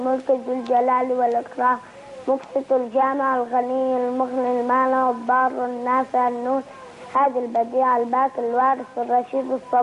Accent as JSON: {"language": "Arabic", "country": "Syria", "said": "من سوريا، من بانيان"}